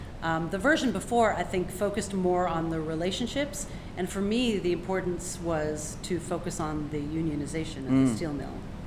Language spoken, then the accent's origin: English; New York, United States; I come from New York.